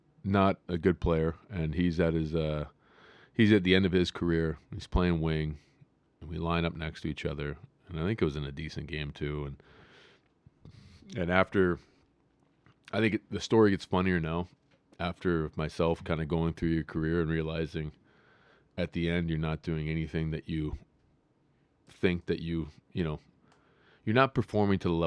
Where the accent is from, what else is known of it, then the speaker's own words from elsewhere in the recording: Grand Ledge, Michigan, United States; I grew up in Grand Ledge, Michigan, and I'm which is just west of Lansing.